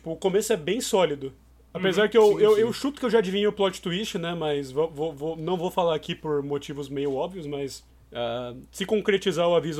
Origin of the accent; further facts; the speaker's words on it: Brazil; porque a gente é bem brasileiro.